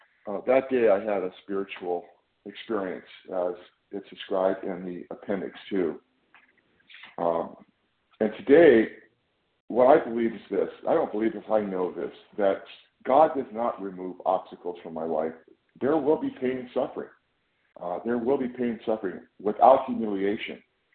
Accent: California, United States; I'm from Northern California.

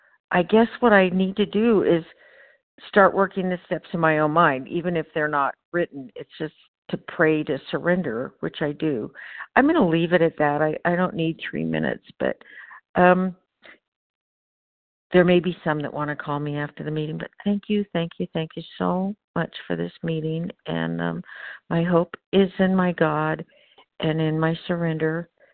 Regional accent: Nevada, United States; I'm from Northern Nevada, and this is the first time I've spoken on this meeting.

